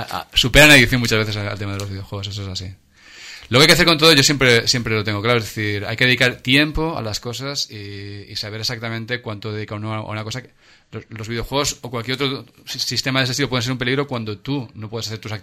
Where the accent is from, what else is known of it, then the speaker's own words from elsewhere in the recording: Segorbe, Valencian Community, Spain; Esto es la entrada de toros de mi pueblo, de Segorbe.